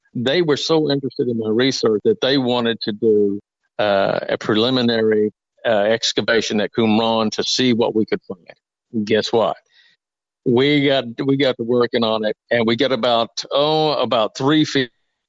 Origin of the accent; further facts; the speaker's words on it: Oklahoma, United States; there was a lady here in Oklahoma that was number two at the Comanche Nation College here in my hometown.